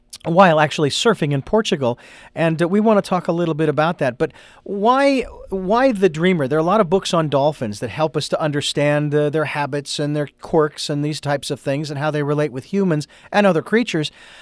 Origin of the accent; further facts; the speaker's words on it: Phoenix, Arizona, United States; now in Santa Barbara, United States; I grew up, born and raised in Phoenix, Arizona, which is the desert.